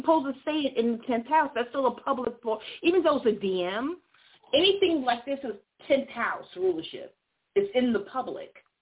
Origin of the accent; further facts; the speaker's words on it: New York, United States; I'm from New York. Y'all in my hometown.